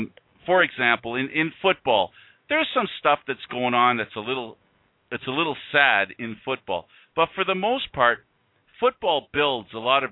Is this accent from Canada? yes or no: yes; Canada; I'm going to speak now as a Canadian that sees what happens in the U.S.